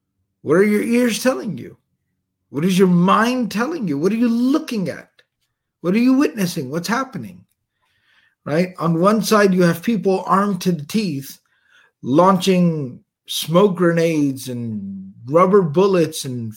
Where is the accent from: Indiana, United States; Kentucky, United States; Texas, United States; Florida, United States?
Texas, United States; You know, I'm a Texan, so I like to talk like that.